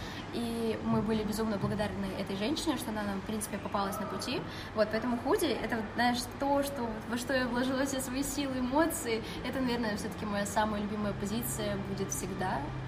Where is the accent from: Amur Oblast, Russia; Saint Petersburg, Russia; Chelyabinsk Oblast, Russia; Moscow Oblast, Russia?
Chelyabinsk Oblast, Russia; Chelyabinsk; now in Moscow, Russia; мы из Челябинска. Но в этом году получилось так, что мы решили остаться в Москве